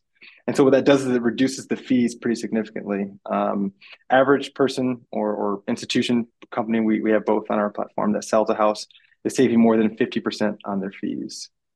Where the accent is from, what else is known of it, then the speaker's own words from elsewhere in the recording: Detroit, Michigan, United States; I grew up just outside the Metro Detroit, the Detroit area. Grew up dreaming to become an automotive engineer.